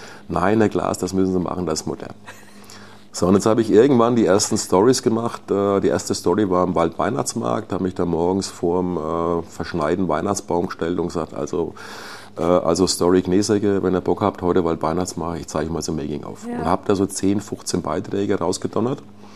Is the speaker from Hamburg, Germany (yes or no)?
no; Bavaria, Germany; Ich bin Franke